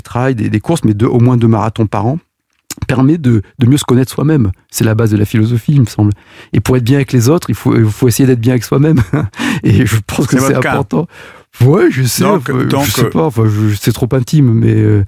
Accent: France; Chez nous, en France

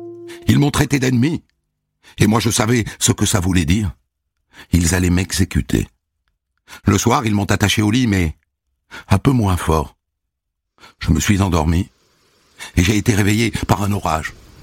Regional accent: Cambodia; Ah non, camarade. Au contraire, je viens du Cambodge.

